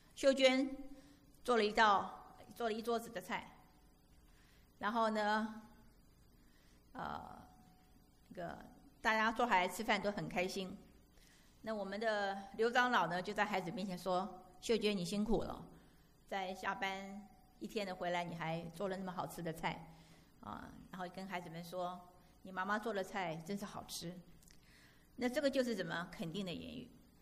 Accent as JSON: {"language": "Chinese", "country": "China", "lives_now": "United States", "said": "那我们中国人的文化呢，我们很不习惯做这些东西。可是你要知道，你现在是在美国"}